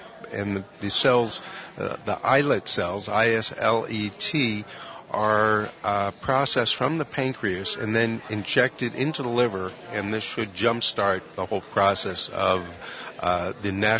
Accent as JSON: {"language": "English", "region": "California", "country": "United States", "tie": "born or raised there", "said": "Well, as I mentioned to you yesterday, I grew up in Marin"}